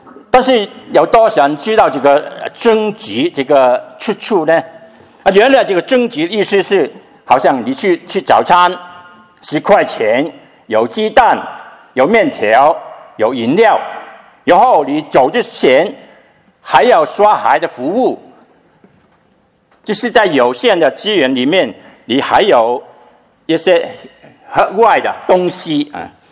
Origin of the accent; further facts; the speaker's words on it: Hong Kong; 特别我是从香港来的，跟传道是从香港来的。我们在香港有很多啊、弟兄姐妹啊，很多教会的弟兄姐妹啊，朋友